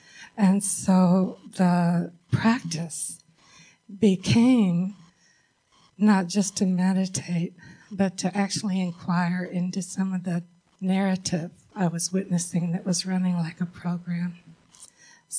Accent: South Bend, Indiana, United States; I grew up in South Bend, Indiana. And when you live in the Great Lakes region, you get a lot of snow.

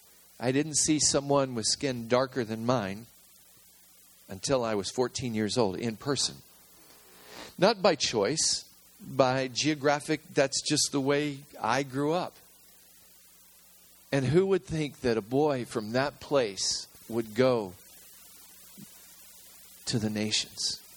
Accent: Arkansas, United States; Remember, I told you I'm from Arkansas, so that's a good Arkansas word.

